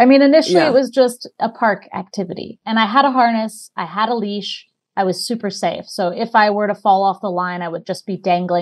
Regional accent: Austin, Texas, United States; I discovered slacklining in a park. I'm from Austin, Texas. And I was 19 and I was bopping around in a park

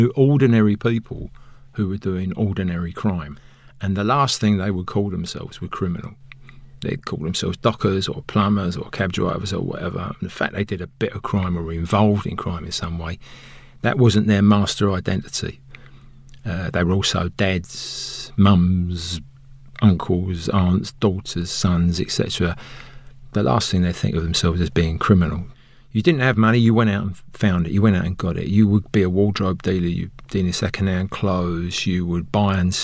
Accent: Plaistow, London, United Kingdom; Yeah, I was brought up in Plaistow in East London

